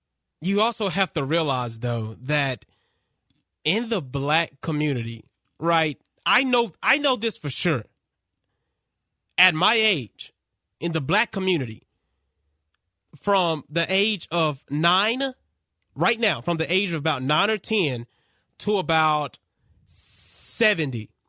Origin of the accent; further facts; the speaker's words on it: Dallas, Texas, United States; accent: Dallas; That just might be my Dallas accent.